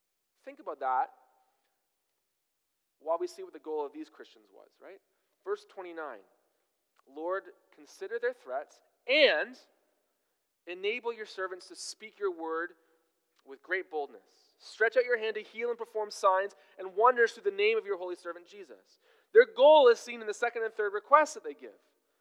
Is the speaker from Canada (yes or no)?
yes; Canada; We want our rights as Canadian citizens, and so we neglect our duties as citizens of the kingdom of God.